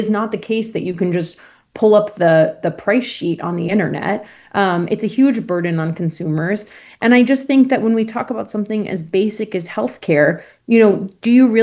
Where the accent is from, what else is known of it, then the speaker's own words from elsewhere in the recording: Texas, United States; Certainly, I grew up in Texas, and this was happening even when I was a kid.